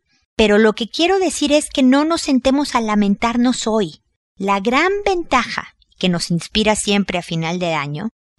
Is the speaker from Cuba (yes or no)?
no; Mexico; now in Chile; yo no he estado invitada porque no estoy viviendo ahí, aunque soy mexicana, vivo en Chile